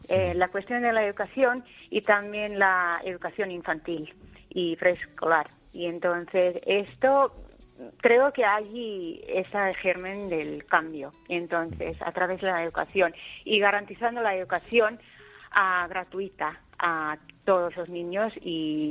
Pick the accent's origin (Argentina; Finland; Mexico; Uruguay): Finland; Spanish is a second language; moved away as an adult; now in Spain; Sí, soy de Finlandia.